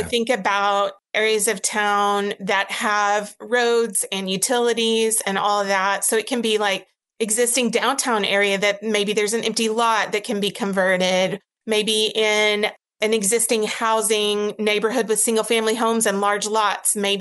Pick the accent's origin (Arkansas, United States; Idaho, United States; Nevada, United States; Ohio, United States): Arkansas, United States; But culturally, I know growing up in Arkansas, it's not common to want those alternatives.